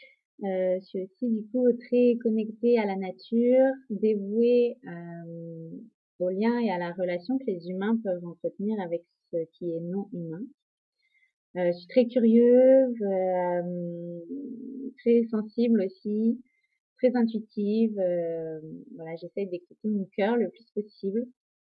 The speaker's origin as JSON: {"language": "French", "region": "Centre-Val de Loire", "country": "France", "also_born_or_lived": "Finistère", "said": "je suis originaire de la Beauce. Donc vraiment un endroit où il y a des champs à perte de vue"}